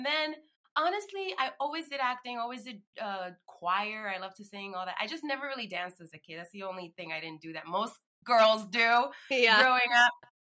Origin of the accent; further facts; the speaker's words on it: Bronx, New York, United States; I literally know no one in the industry. I grew up in the Bronx.